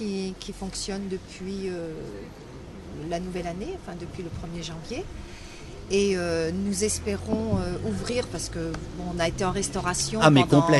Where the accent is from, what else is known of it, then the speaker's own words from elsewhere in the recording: Pays de la Loire, France; Et moi de la Sarthe.